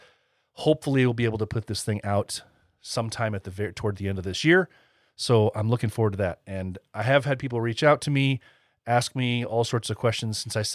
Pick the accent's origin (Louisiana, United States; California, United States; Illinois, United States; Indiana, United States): Indiana, United States; from Bearded Villains, Northern Indiana, and the host of The Heart of a Villain.